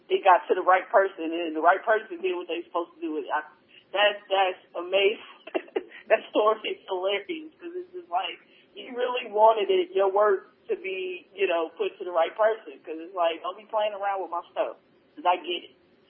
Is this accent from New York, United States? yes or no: no; Oklahoma, United States; because I'm like country. I'm from the Midwest. I'm from Oklahoma, and we country. So sometimes my accent comes out sometimes